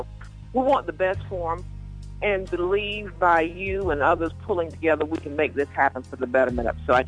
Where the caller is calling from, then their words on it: Manassas, Virginia, United States; I'm Manassas, Virginia, right outside of Washington